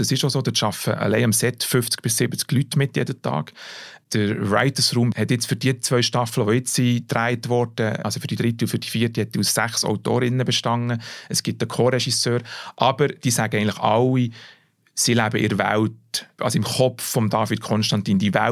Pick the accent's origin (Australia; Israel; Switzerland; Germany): Switzerland; Bern; Und was mich als Berner freut, es spielt nicht nur im Wallis, sondern tatsächlich recht häufig auch in Bern.